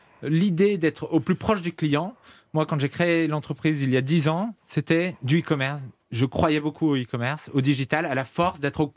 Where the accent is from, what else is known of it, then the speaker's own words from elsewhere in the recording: Lyon, Auvergne-Rhône-Alpes, France; Alors, moi, à l'origine, je suis lyonnais.